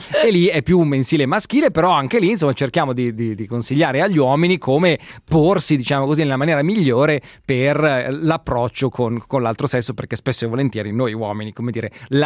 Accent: Milan, Lombardy, Italy; vengo da Milano

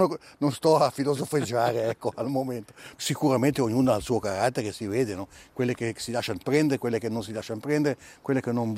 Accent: Ticino, Switzerland; Io sono cresciuto qui in Valle Maggia, già da piccolo, mi piacevano gli animali

